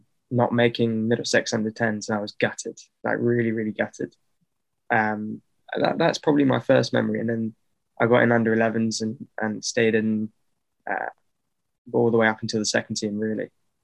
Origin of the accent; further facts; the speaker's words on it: South Africa; born there; So I was born in South Africa